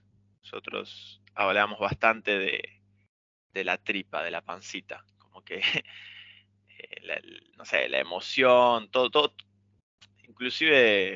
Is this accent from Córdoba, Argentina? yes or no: no; Rosario, Santa Fe, Argentina; De Rosario.